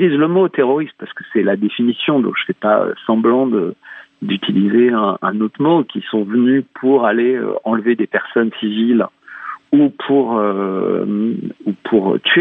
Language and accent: French; France; Juste pour moi, je suis français.